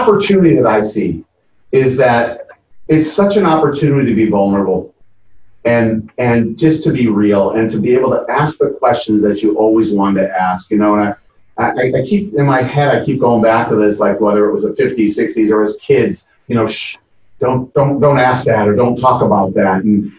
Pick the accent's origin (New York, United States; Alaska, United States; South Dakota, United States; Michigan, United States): Michigan, United States; Oh, I grew up outside Detroit, yada, yada, and all this stuff, right?